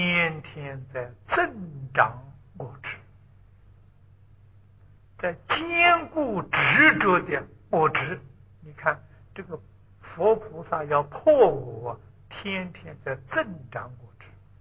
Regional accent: China; 快刀利斧是比喻，我们中国人常讲啊，快刀斩乱麻了

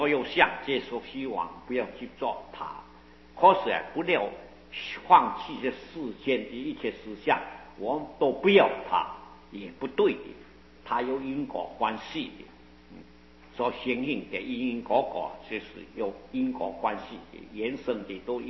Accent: China; 在我们中国人呢、啊，喜欢他三就一靠正少

